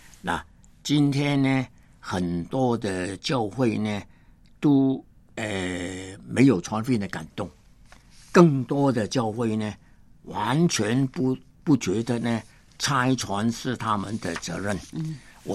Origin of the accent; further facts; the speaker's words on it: Hong Kong; first language Cantonese; Chinese is a second language; 我是一个香港人啊。虽然是从小是讲那个香港话广东话